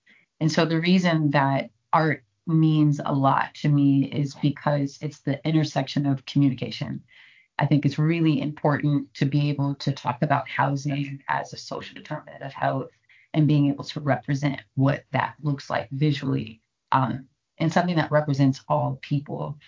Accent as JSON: {"language": "English", "town": "Oakland", "region": "California", "country": "United States", "said": "So I'm from Oakland. I'm a Bay native, and Emeryville has been really nice."}